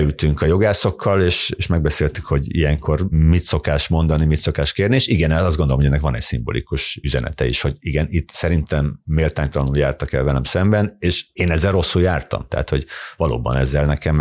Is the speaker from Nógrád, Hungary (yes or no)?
yes; Balassagyarmat, Nógrád, Hungary; a szülővárosomban, a 20-as éveimben voltam önkormányzati képviselő, én SZDSZ színekben voltam Balassagyarmaton önkormányzati képviselő